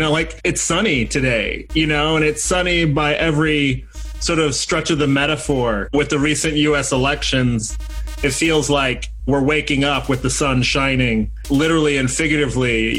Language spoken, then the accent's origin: English; Ghana; And I'm from Ghana in West Africa.